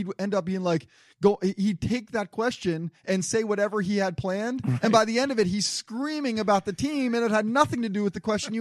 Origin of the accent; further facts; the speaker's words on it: New Jersey, United States; I grew up in New Jersey